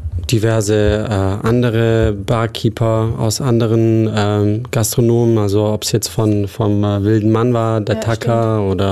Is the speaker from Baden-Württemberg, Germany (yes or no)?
yes; Ulm, Baden-Württemberg, Germany; aus Ulm, gebürtiger Ulmer.